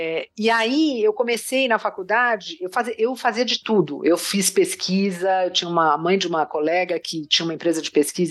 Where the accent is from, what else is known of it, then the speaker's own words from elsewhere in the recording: São Paulo, Brazil; born there; sou um ser urbano, mas adoro natureza, mas sempre vivi em cidades grandes. Eu nasci em São Paulo, capital.